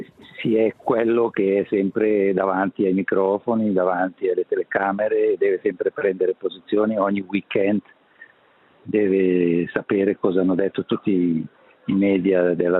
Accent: Eastern Switzerland, Switzerland; Il fatto che vengo dalla Svizzera orientale non ha una importanza.

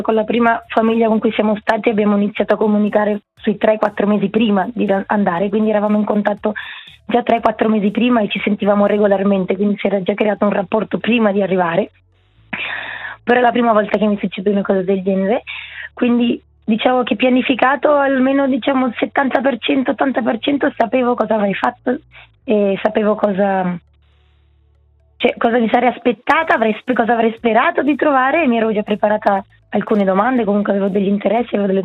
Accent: Lugano, Ticino, Switzerland; now in London, United Kingdom; di Lugano, sono cresciuta a Bray, montagna, vivo a Londra da 7 anni e mezzo

